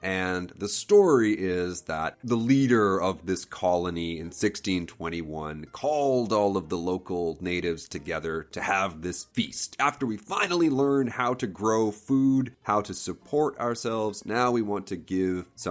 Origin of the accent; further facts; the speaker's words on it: Canada; so as a Canadian, I'm not sure how I feel about that, because we also have a Thanksgiving Day.